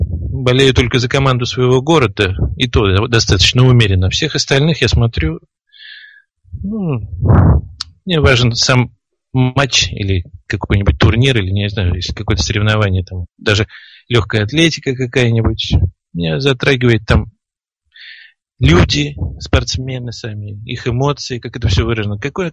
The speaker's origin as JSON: {"language": "Russian", "region": "Saint Petersburg", "country": "Russia"}